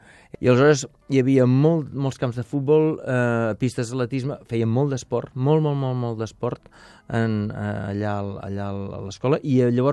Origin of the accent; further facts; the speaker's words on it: Vilanova, Catalonia, Spain; nascut... Soc de Vilanova.